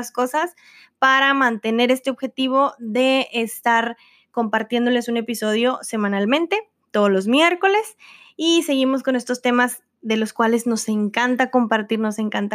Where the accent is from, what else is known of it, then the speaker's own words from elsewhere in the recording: Monterrey, Nuevo León, Mexico; Yo nací y crecí en Monterrey, Nuevo León. 26 años de mi vida acostumbrada a la misma ciudad